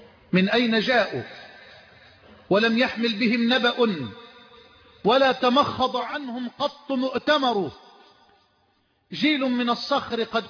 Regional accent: Egypt; بلدنا مصر

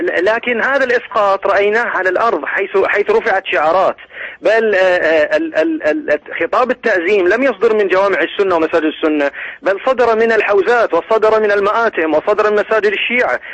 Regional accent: Bahrain; يعني هنا عندنا في البحرين

